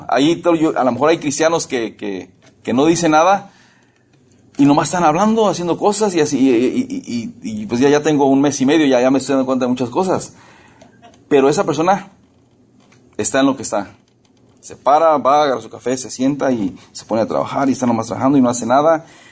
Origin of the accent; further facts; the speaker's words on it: Mexico; En México, ahí en mi pueblo se dicen, esa persona es mal encachada